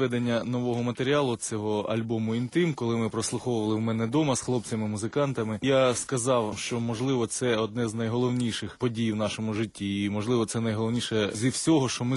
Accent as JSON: {"language": "Ukrainian", "region": "Zaporizhzhia Oblast", "country": "Ukraine", "said": "І багато разів я із Запоріжжя, з Либинки, приїжджав до столиці"}